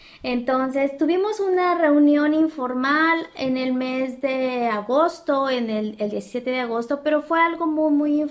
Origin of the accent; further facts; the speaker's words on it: Mexico; los que somos de México que traemos la credencial de lector